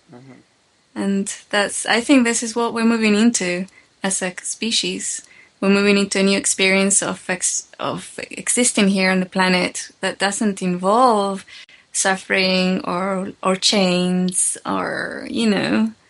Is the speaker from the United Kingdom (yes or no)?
yes; Nottingham, East Midlands, United Kingdom; I grew up in Nottingham, which is a city in England.